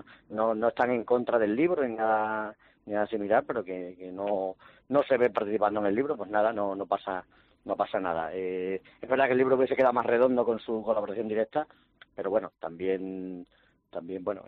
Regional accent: Cáceres, Extremadura, Spain; Yo soy de Cáceres y estoy aquí radicado

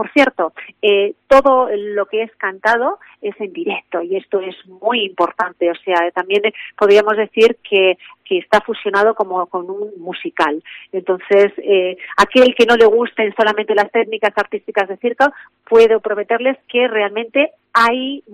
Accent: Aranda de Duero, Castile and León, Spain; tengo mucho orgullo de venir a Burgos, porque yo procedo de Aranda de Duero

